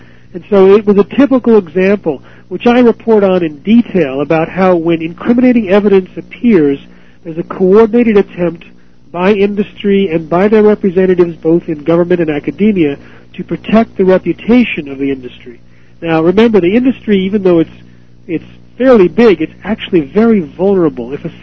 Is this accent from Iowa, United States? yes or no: yes; Iowa, United States; it was actually occurring not only in Iowa, which was my home state